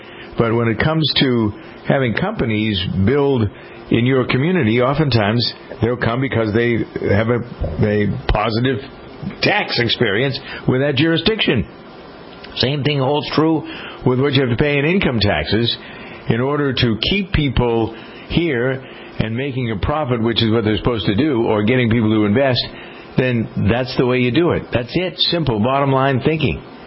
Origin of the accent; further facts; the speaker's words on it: Framingham, Massachusetts, United States; I can give you in my hometown of Framingham, Massachusetts, Bose Corporation is headquartered there.